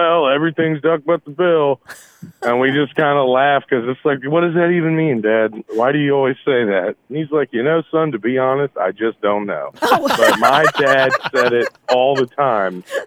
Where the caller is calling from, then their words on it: Virginia Beach, Virginia, United States; Virginia Beach, Virginia.